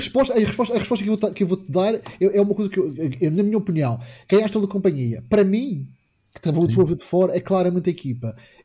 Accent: Portugal; E acho que é... Opa, e como adepto de futebol e como português, acho que é fantástico.

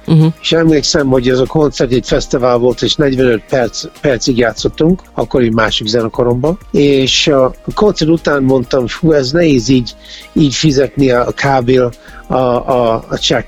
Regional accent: Hungary; also born or lived in United States; Amerikában születtem, de visszaköltöztük a versenyházra, amikor kisgyerek voltam, és hát a Covid előtt mondjuk minimum 4-5-6-szor minden évben már Magyarországon vagyok.

